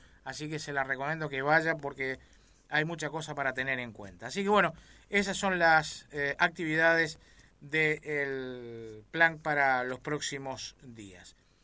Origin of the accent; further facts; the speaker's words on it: Montevideo, Uruguay; Porque yo soy de Sayago, no del buceo, ¿vio?